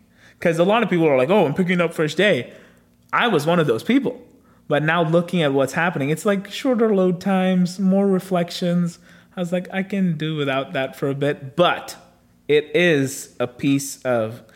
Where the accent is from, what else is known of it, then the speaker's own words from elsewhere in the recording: India; Because I was growing up in India and back home